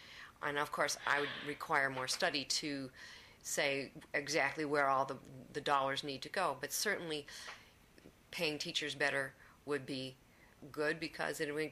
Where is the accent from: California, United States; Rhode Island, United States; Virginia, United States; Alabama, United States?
California, United States; now in Atlanta, United States; Yeah, I'm a Californian, but this is my second trip to Georgia.